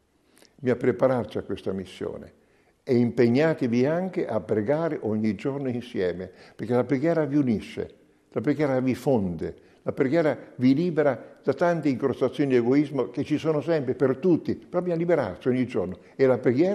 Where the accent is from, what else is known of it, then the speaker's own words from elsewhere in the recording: Tuscany, Italy; Quando io ero giovane, 1950, giovane, ero bambino, 7 anni, mi ricordo ancora dal mio paese in Toscana